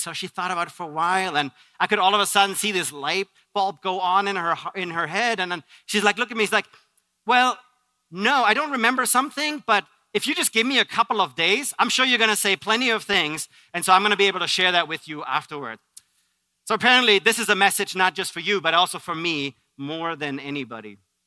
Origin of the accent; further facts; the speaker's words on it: Germany; English is a second language; now in United States; I'm born and raised in Germany. But I have also, at this point, actually lived longer in the United States than I've ever lived in Germany. And I became an American citizen actually last year.